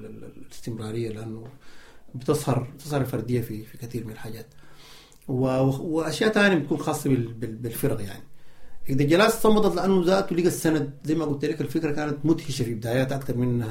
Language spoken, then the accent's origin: Arabic; Sudan; عندنا في السودان.